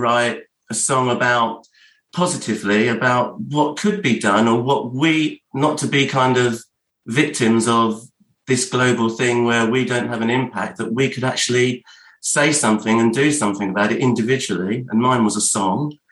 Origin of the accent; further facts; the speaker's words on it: Harlow, East of England, United Kingdom; Well, I mean, I grew up in a very secure Irish family